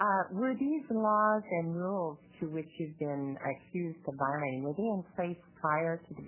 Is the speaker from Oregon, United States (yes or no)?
yes; Detroit, Oregon, United States; I'm from Detroit, and we played them in 8-man football.